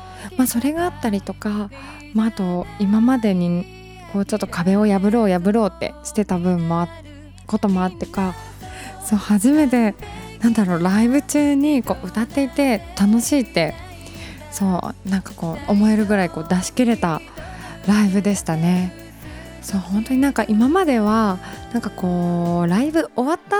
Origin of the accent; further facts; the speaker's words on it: Shizuoka, Japan; 私静岡出身なので